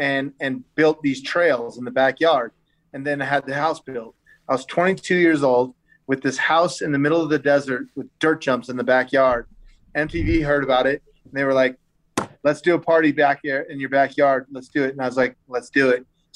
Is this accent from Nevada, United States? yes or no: yes; Las Vegas, Nevada, United States; The world doesn't know about tipping, but I'm from Vegas and that's what we live on.